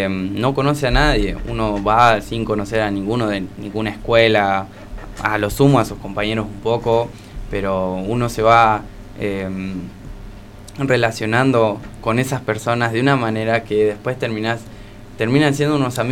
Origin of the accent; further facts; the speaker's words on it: Argentina; mi país va a seguir siendo la Argentina, y ya sea que me vaya a Japón a trabajar, a donde sea, yo voy a volver porque aquí está mi familia, aquí está mis raíces.